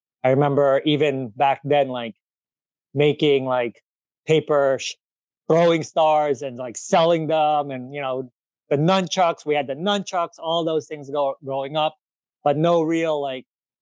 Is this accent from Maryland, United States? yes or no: no; Manhattan, New York, United States; when we were growing up in Manhattan, like, we had a one bedroom apartment for five people, right?